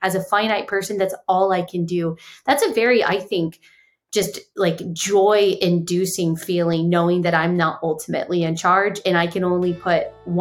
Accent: Texas, United States; I grew up in Texas and I decided I wanted to go out of Texas, but I was nervous.

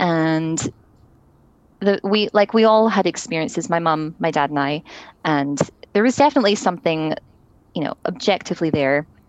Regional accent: Scotland, United Kingdom; I grew up in Scotland, as you may be able to tell.

